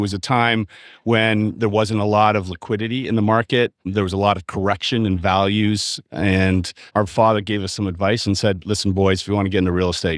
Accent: Burlington, Ontario, Canada; I am Canadian. Blair and I grew up just west of Toronto, a place called Burlington. Looked at the steel mill every day growing up in Hamilton.

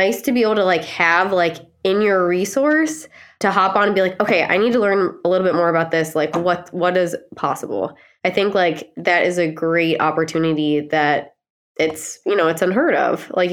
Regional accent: Ohio, United States; I'm from Ohio, so of Northeast Ohio

